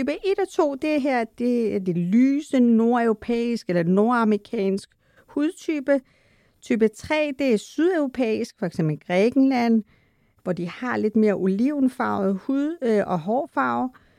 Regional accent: Iran; jeg kommer oprindeligt fra Iran selv, og har den her mørkebrun hud.

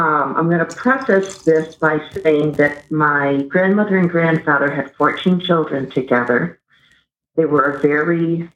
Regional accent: Northern New England, United States; And I'm from Northern New England, so we would heat by wood

